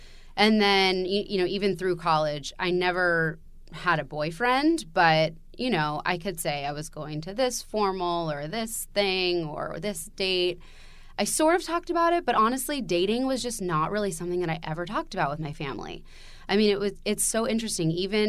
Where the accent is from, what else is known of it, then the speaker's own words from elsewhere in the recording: Los Angeles, California, United States; I was raised in Los Angeles, so, you know, exposed to the big city, if you will.